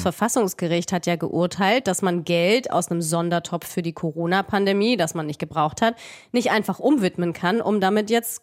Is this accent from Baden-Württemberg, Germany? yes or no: no; Munich, Bavaria, Germany; Also ich komme aus München und dann wäre ja mein Haus, in dem ich aufgewachsen bin, weg